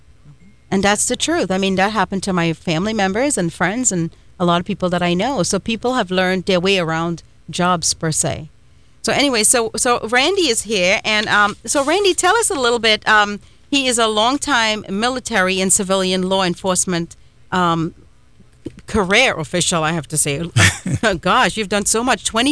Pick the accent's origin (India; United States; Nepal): India; And I'm Indian, and I see a lot of Indian gas station owners